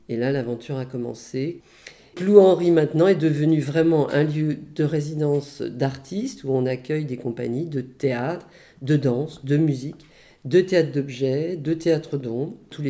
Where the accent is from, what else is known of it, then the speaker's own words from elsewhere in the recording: Paris, Île-de-France, France; Je viens de Paris où j'ai passé une trentaine d'années à photographier et à créer des spectacles